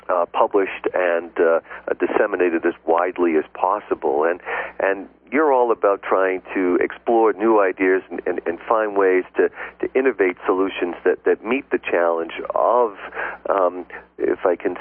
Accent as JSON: {"language": "English", "town": "Boston", "region": "Massachusetts", "country": "United States", "said": "That is our hometown, of course. As I like to tell people, it's hard to tell, but I am from Boston"}